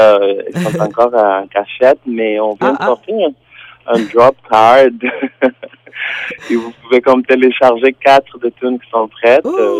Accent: Maputo, Mozambique; J'ai grandi à Maputo, et je viens d'une famille très religieuse. Mon père est pasteur anglican.

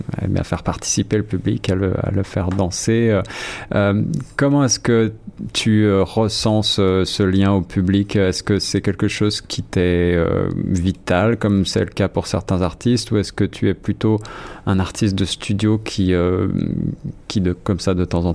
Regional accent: France; moved away; on vient tous les deux de France. On a finalement eu à traverser cet océan

